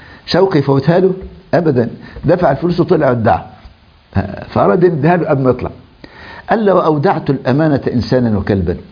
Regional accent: Egypt; كان عندنا في مصر الشعراء القدامى في عصر الحديث مش بعيد

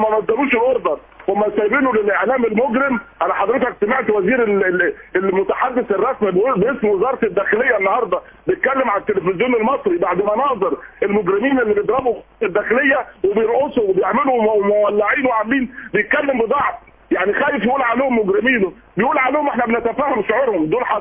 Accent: Alexandria, Alexandria Governorate, Egypt; التجربه اللي حصلت عندنا في اسكندريه

